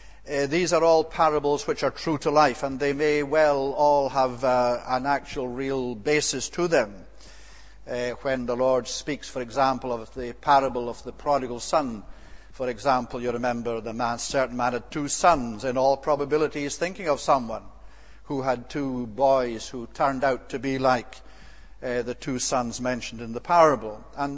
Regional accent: Scotland, United Kingdom; I remember when I was brought up in Scotland, there was a loch near us

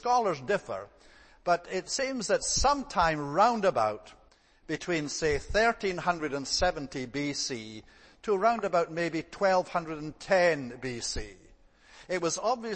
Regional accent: Scotland, United Kingdom; born there; I'm a Scot by birth. That is just where I happen to be born. So that's my nationality.

